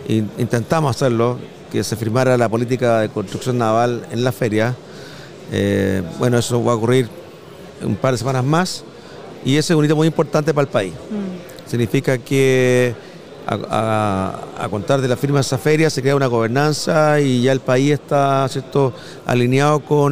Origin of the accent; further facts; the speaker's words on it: Viña del Mar, Valparaíso, Chile; yo que soy de Viña del Mar, no ha sido menor, es que el tiempo nos acompañó